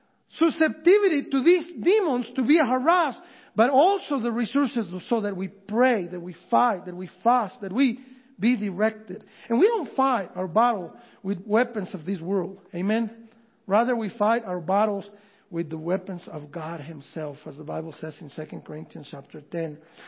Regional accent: Mexico; I come from Mexico, and let me tell you, there are other countries and other nations

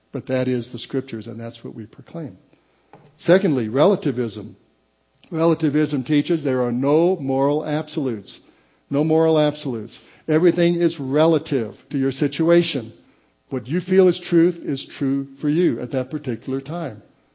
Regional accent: Colorado, United States; I was raised in Colorado when I was young.

